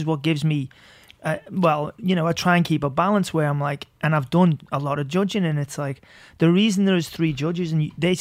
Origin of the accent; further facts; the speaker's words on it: Liverpool, North West England, United Kingdom; And so I'm really happy for Till because I'm from Liverpool.